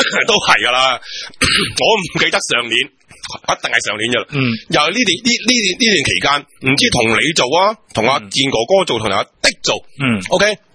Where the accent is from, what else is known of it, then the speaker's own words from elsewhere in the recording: Hong Kong; 我就话你听，我哋香港人唔妥你咁样噶嘛